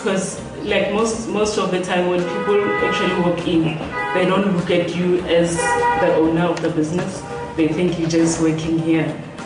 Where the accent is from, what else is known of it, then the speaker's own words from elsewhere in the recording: Limpopo, South Africa; Well, I was born and raised in Limpopo.